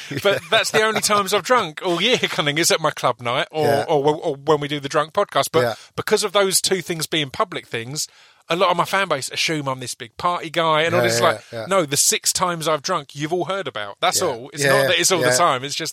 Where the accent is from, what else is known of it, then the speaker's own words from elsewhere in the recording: East of England, United Kingdom; I'm from Essex. In Essex, if you're out with mates